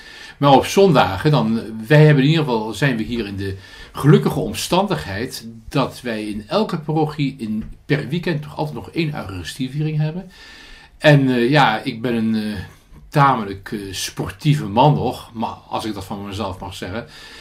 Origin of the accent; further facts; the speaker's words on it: Rijswijk, South Holland, Netherlands; Oorspronkelijk kom ik vandaan uit Rijswijk bij Den Haag. Ik ben daar geboren, 64 jaar geleden. Als oudste van een gezin van 6 kinderen. En met een hartstikke rooms-katholieke familie.